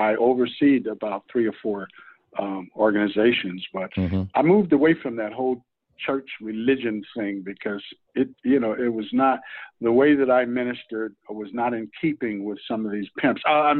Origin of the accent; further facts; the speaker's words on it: New York, United States; moved away as an adult; now in California, United States; I'm from New York. She, actually, I'm not from New York, because I left New York when I was 19, and I came back from Vietnam.